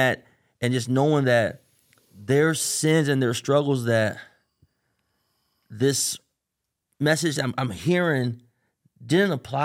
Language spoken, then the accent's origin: English; Richmond, California, United States; so I grew up in Richmond, California, East Bay. It's majority Black and Hispanic.